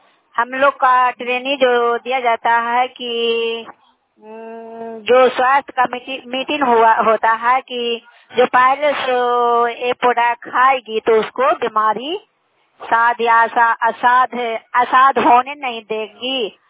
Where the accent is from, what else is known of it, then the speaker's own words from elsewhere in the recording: Mahanpur, Bihar, India; ग्राम महानपुर है, नालंदा जिला का निवासी हूँ, दामोदरपुर पंचायत पड़ता है।